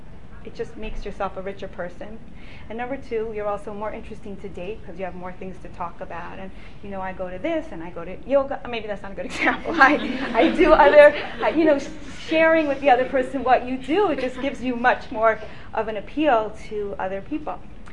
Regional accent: California, United States; I thought I grew up in California. I didn't ever think I would live here. I met my husband. I moved here.

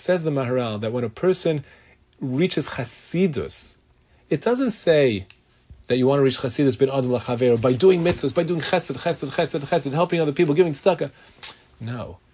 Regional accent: Brooklyn, New York, United States; You know, I grew up in Brooklyn. So in Brooklyn, you have to parallel park. It's part of being a Brooklynite is parallel parking.

